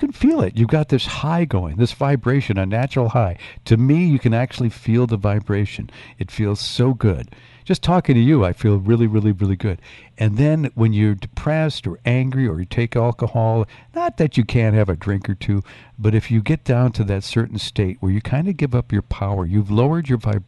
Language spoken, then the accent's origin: English; Michigan, United States; also born or lived in Mississippi; I used to live in Mississippi. I'm from Upper Michigan, but I moved away and worked in radio for a couple of years down there.